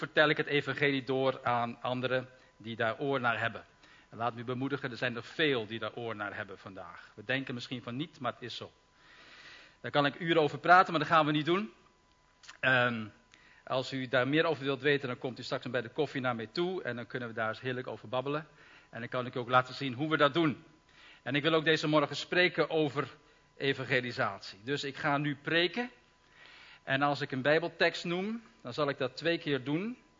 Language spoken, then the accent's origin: Dutch; Amsterdam, North Holland, Netherlands; moved away as an adult; now in Belgium; ik kom uit Amsterdam. Maar dat is mij vergeven, begreep ik. Daar heb ik 22 jaar gewoond. En toen ben ik in 1979 heb ik de woestijn verlaten, ben ik de Jordaan overgestoken en nu woon ik in het beloofde land, Vlaanderen. Al 33